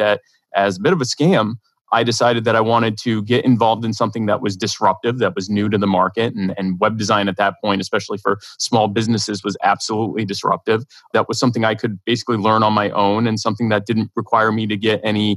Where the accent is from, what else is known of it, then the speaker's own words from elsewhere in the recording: Myrtle Beach, South Carolina, United States; So I am from the Myrtle Beach area, and I started a web design company back in my teens in 1999